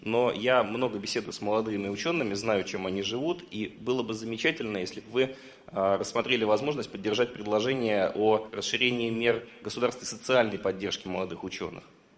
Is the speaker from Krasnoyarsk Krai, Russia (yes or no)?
no; Saint Petersburg, Russia; когда я еду из Петербурга, из родного в Москву